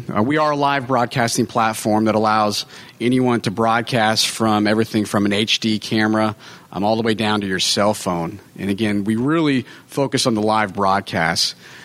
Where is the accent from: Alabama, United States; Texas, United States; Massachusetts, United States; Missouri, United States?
Texas, United States; I grew up here in Texas. And growing up here, which was fantastic, I decided I want to have a little bit of adventure in my life.